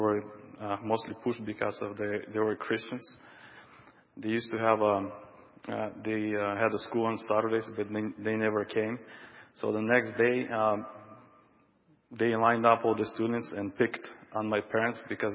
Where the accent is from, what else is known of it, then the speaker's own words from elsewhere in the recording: Kyrgyzstan; English is a second language; moved away; When I was I came from Kyrgyzstan. There were about five families in our church. It was bigger at that time, but everybody starting to moving to United States.